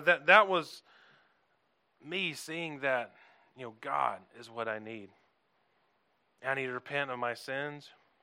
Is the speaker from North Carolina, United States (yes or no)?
yes; North Carolina, United States; I'm from the South, you know, North Carolina.